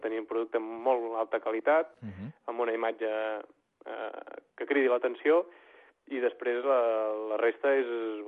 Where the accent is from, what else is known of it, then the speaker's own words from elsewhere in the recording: Sant Sadurní d'Anoia, Catalonia, Spain; som fills de Sant Sadurní, i com no pot ser d'una altra manera, doncs hem mamat el cava des de ben petits